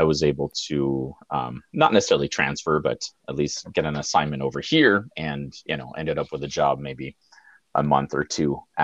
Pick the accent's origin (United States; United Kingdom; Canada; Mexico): Canada; Ottawa, Ontario; also born or lived in Trois-Rivières; So I grew up in Ottawa. I was actually born in Trois-Rivières, but I grew up in Ottawa.